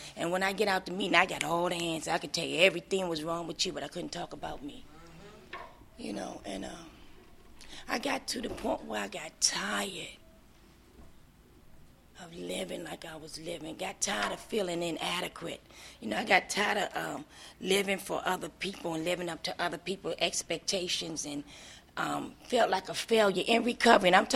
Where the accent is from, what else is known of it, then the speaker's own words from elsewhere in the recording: Washington, D.C., District of Columbia, United States; now in Durham, United States; I'm from Washington, D.C., born in Freeman Hospital, from George Avenue. And 5 years ago, I just moved to Durham. I come from a middle-class family of four.